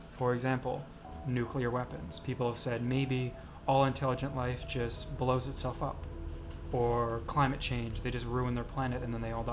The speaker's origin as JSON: {"language": "English", "region": "New Jersey", "country": "United States", "said": "I'm from New Jersey."}